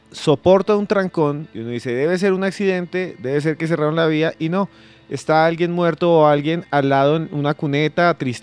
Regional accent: Colombia; no solo somos los colombianos.

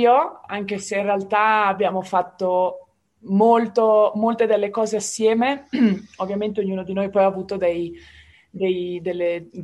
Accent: Riccione, Emilia-Romagna, Italy; moved away as an adult; Io sono di Riccione, quindi da riccionese c'hai il lavoro stagionale da fare tutti gli anni.

